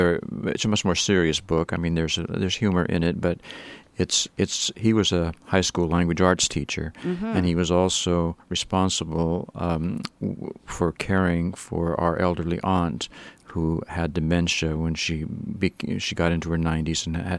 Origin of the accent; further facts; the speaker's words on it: Swenson, Oregon, United States; also born or lived in Astoria; We grew up in Swenson, which is just east of Astoria here